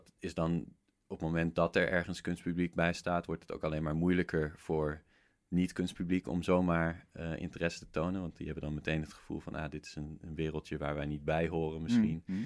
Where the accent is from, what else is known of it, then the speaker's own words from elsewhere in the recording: Netherlands; om daar sowieso als Nederlander naartoe